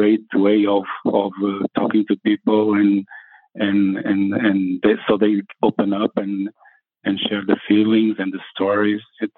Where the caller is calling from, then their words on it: Portugal; I'm calling from Portugal. Yeah, I'm calling from Portugal.